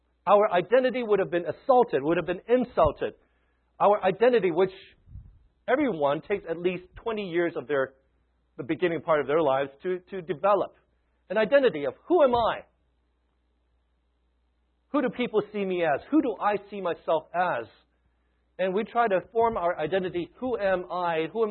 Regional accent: Hong Kong; When I was growing up in Hong Kong, we had all these dogs running around.

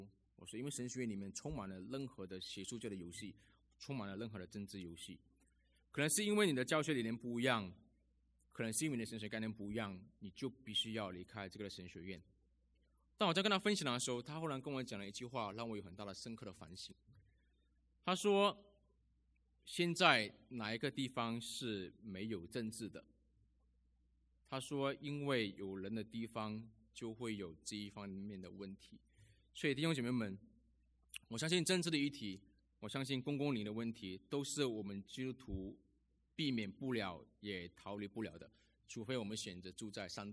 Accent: Malaysia; 我出生在马来西亚我自小就是一个在多元文化背景长大的孩子当我出生长大的时候在我的身边里面不但只有华人，有马来人，有印尼人，有菲律宾人，还有土著

